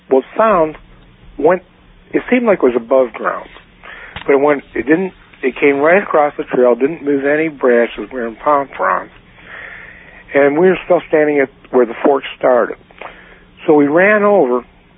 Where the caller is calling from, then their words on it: Georgia, United States; I'm calling from North Georgia Mountain.